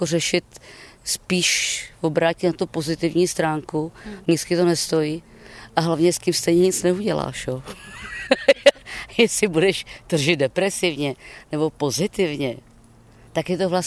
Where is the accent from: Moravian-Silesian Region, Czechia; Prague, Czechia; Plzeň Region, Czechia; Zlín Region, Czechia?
Plzeň Region, Czechia; u nás na Plzeňsku se tomu říká máselníci, méselníci, nebo pepici, žluťáci